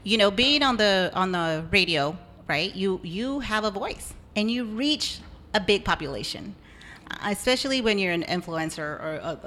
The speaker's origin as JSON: {"language": "English", "region": "California", "country": "United States", "tie": "born or raised there", "said": "I was born and raised in Tehama County."}